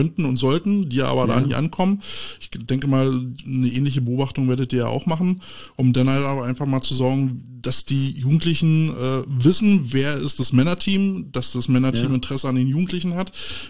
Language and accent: German; Germany; wo wir die Chance haben, als Deutsche in so eine Liga einzusteigen, dann geht es meistens über die Technik